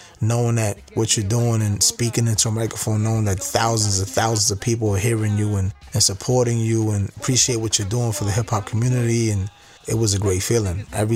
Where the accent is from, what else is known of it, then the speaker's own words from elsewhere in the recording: Manhattan, New York, United States; Was born and raised in Lower East Side of Manhattan.